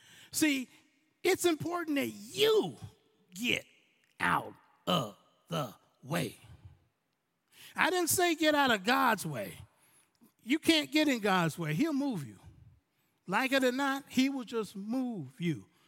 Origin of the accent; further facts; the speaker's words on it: United States; I'm an American-American. What I mean by that, I'm not Jamaican-American. I am not from Barbados.